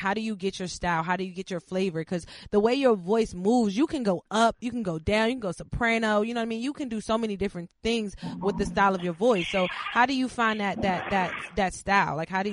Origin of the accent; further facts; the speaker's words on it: Landover, Maryland, United States; Because I grew up in Landover myself.